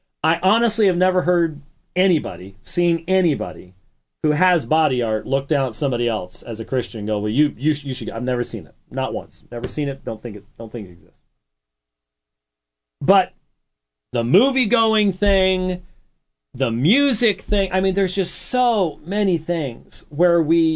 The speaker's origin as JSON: {"language": "English", "region": "Scotland", "country": "United Kingdom", "lives_now": "Phoenix, United States", "said": "because I'm a Scotsman."}